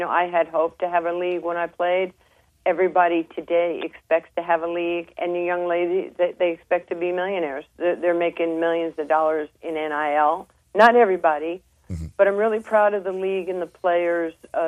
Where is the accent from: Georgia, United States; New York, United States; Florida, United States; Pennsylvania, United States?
New York, United States; because I am a New Yorker